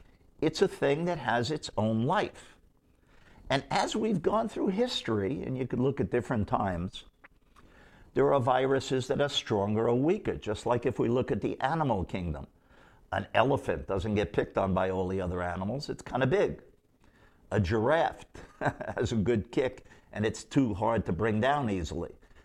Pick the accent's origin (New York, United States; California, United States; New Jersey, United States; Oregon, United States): New York, United States; New York City; Because I'm from New York City. I'm a few years older than him.